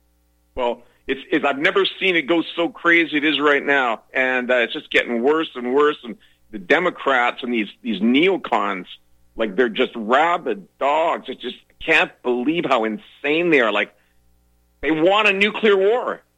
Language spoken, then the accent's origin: English; Canada; I'm a Canadian.